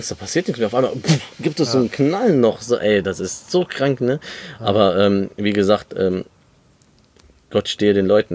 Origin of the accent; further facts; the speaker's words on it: Germany; Klar sind wir in Deutschland aufgewachsen und leben hier.